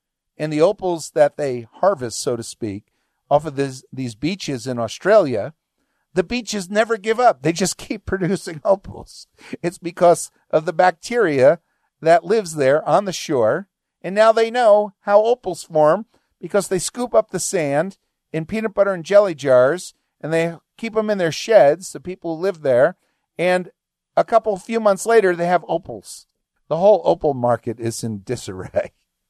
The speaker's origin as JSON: {"language": "English", "region": "New Jersey", "country": "United States", "tie": "born or raised there", "said": "Growing up in New Jersey, we'd also go across the Hudson River, over the George Washington Bridge into New York City."}